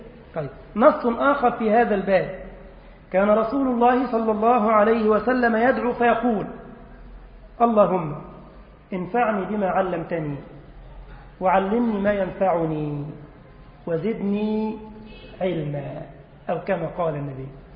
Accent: Egypt; اللهم جنب بلدنا مصر الفتن ما ظهر منها وما بطن.

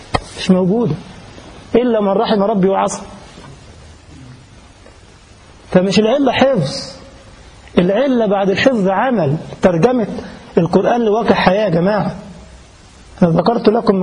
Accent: Egypt; وانا اعرف ناس عندنا في بلدنا مصر

